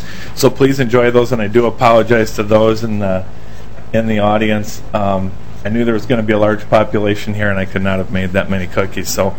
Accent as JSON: {"language": "English", "town": "Prinsburg", "region": "Minnesota", "country": "United States", "said": "I'm from Princeburg, Minnesota."}